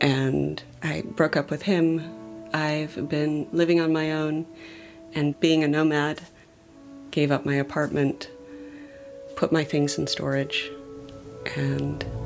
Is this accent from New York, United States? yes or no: no; Provo, Utah, United States; I grew up in Provo, Utah, in kind of the center of Mormon land.